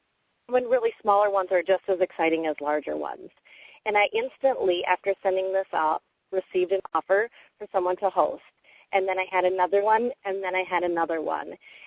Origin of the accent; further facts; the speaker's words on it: Middleton, Wisconsin, United States; I'm from Middleton, Wisconsin.